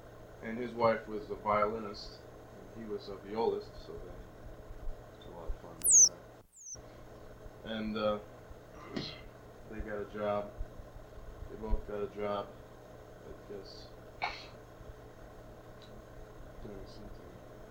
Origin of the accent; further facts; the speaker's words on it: Houston, Texas, United States; also born or lived in Mississippi; Anyway, I was born in Mississippi. My father was a music major at Southern Mississippi University. And my mother was a music major there as well. And, let's see, I went to live with my grandparents in Houston for about three years or so. Basically did a lot of growing up there.